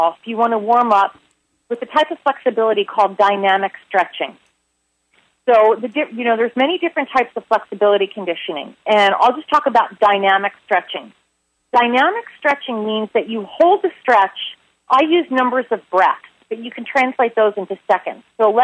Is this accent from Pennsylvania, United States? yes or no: yes; Philadelphia, Pennsylvania, United States; now in Arizona, United States; I've been living in Arizona for the last 17 years, but I grew up living in Philadelphia.